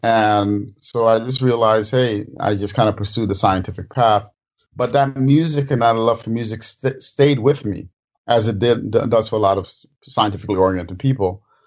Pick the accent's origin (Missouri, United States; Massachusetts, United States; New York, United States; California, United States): New York, United States; Bronx; After all, if you are African-American kid growing up in the Bronx, you know, hey, be an athlete, be a musician.